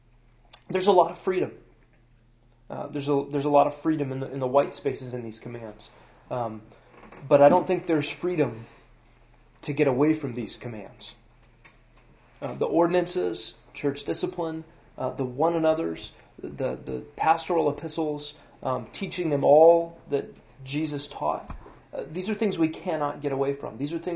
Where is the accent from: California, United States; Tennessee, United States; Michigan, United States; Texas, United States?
Tennessee, United States; accent: Tennessee; Sorry, I just went into my Tennessee accent.